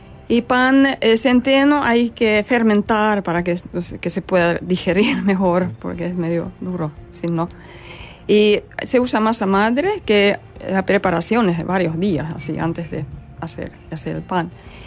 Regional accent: Finland; Spanish is a second language; moved away; cuando salí de Finlandia comprendí que era algo especial

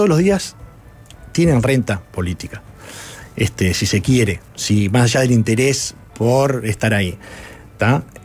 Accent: Uruguay; como uruguayos

